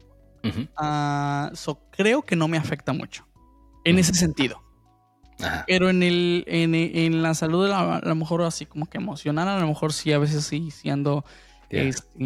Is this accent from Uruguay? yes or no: no; Mexico; yo soy bien mexicano